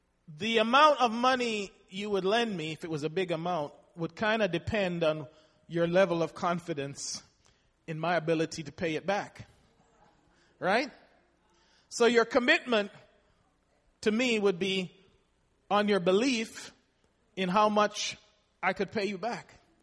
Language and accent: English; Missouri, United States; I'm from Missouri. I got to what? Show me state.